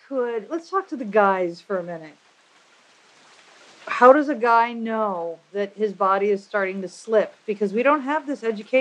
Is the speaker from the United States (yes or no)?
yes; United States; Because, you know, I'm an American, mm-hmm. and it's pretty common if I go to New York.